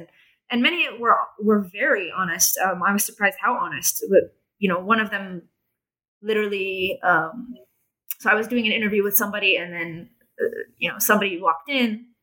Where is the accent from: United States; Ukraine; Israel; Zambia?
Israel; Jerusalem, Jerusalem District; I'm from Jerusalem. I'm part of their society.